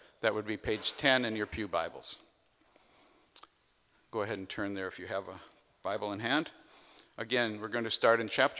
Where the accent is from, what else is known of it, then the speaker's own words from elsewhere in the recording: United States; It's a story that I've known all my life growing up in the United States.